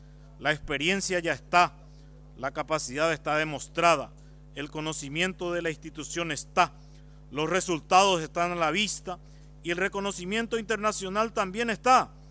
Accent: Paraguay; otro hecho, presidente, que debería llenarnos de orgullo como paraguayos.

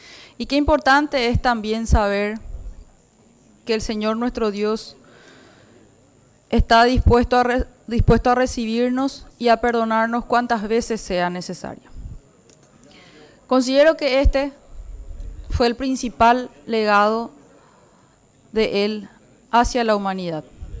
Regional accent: Paraguay; quiero, como paraguaya, reconocer ese enorme gesto que tuvo para con nuestra nación

